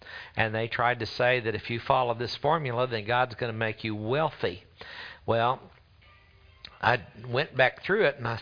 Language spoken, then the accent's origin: English; Oklahoma, United States; and Jabez, that's because we're from Oklahoma.